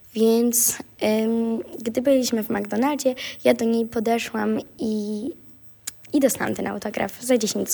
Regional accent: Kraków, Lesser Poland, Poland; mam lat 11 i jestem z Krakowa

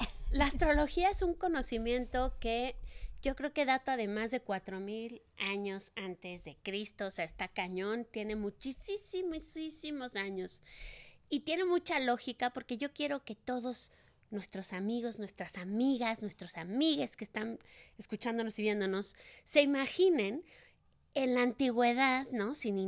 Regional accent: Mexico City, Mexico; Pues yo soy de la preciosísima Ciudad de México, mexicana, sí señor.

